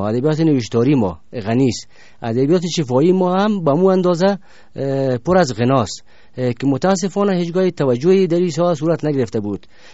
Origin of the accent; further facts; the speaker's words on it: Kabul, Afghanistan; در سال 1329 در شهر کابل به دنیا آمدیم.